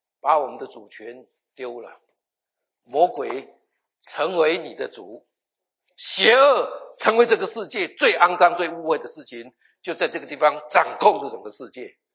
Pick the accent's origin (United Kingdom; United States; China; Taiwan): China; Northeast China; 我们东北人常常讲说到点了